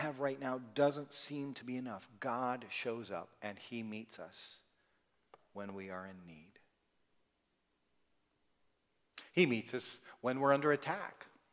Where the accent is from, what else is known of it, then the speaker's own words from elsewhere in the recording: California, United States; Kathy and I came from California. We know about that.